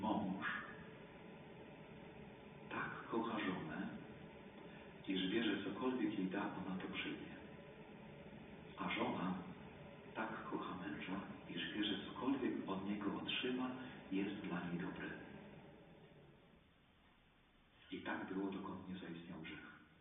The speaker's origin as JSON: {"language": "Polish", "town": "Świdnik", "region": "Lublin Voivodeship", "country": "Poland", "said": "Jak pamiętam, w Świdniku, ja pochodzę ze Świdnika, nie można było zrobić lotniska"}